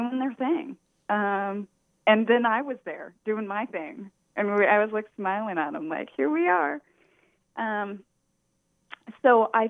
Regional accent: Portland, Oregon, United States; I grew up in Portland, center of the Antifa movement, if the rumors are to be believed.

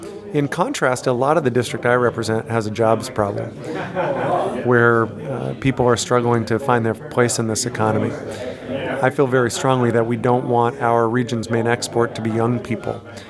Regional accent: Port Angeles, Washington, United States; That was my background. I grew up in Port Angeles and ended up working professionally in economic development because the economy took a turn for the worse when I was in high school.

